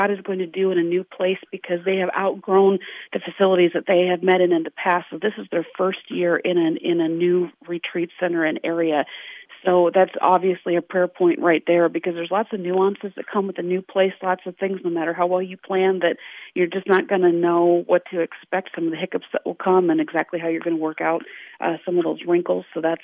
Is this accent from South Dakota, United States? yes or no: yes; South Dakota, United States; And that reminds me of all my years growing up in South Dakota. So while most people are complaining, it feels like home to me.